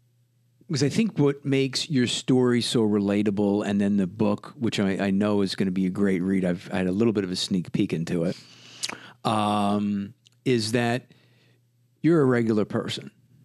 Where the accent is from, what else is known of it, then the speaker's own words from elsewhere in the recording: New York, United States; hey, listen, we're from New York. This is what we do.